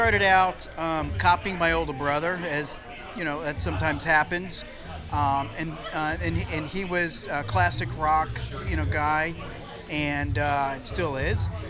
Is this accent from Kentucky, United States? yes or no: no; Long Island, New York, United States; I grew up in New York on Long Island, radio station there, WLIR.